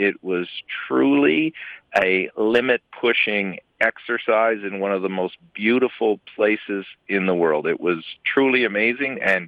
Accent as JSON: {"language": "English", "region": "Newfoundland and Labrador", "country": "Canada", "said": "Well, you'll know I'm from Newfoundland and Labrador."}